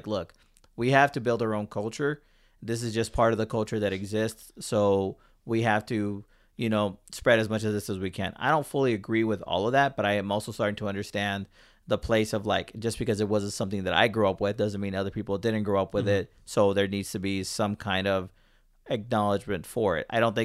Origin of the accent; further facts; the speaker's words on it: Pacoima, California, United States; I grew up in Pacoima.